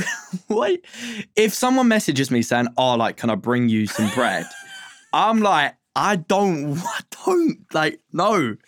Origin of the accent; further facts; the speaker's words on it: Bromley, London, United Kingdom; No, I'm not. I'm actually from Bromley.